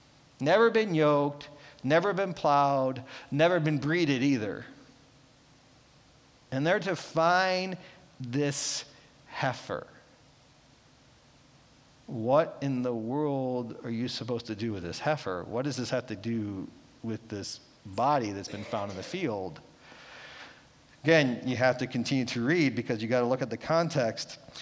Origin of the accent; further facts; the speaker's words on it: Ohio, United States; I praise God that I came from Ohio, right? We found dead skunks on the side of the road all the time. You don't have that up here.